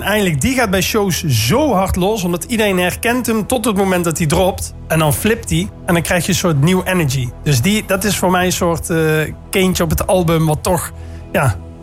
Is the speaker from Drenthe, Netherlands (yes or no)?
no; Eindhoven, North Brabant, Netherlands; born there; Waarbij Eindhoven natuurlijk voor mij de stad is waar ik geboren ben. En waar ik woon en waar ik leef en waar ik alles heb opgebouwd.